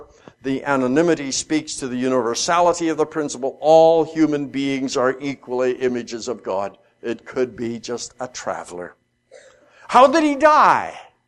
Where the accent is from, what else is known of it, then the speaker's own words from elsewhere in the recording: Saskatchewan, Canada; I grew up in Saskatchewan, and I have an idea of what a field means.